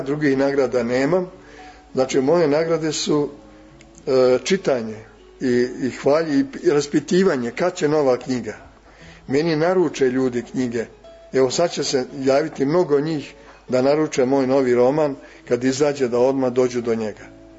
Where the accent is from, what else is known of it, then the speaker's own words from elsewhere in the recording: Serbia; Jer moje izvorište je zdravo, moj zavičaj, moje rodno selo, moja Golija.